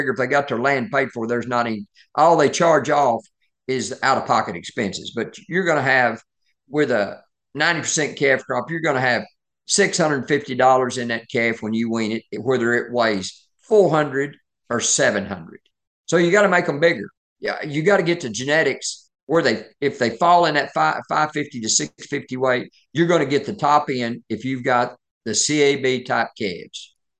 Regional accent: Oklahoma, United States; I was raised in Southeast Oklahoma, and we run crossbred cows. That's what fits that rough country.

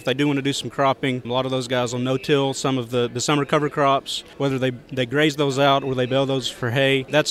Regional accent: Oklahoma, United States; I'm from Marshall County down in south central Oklahoma.

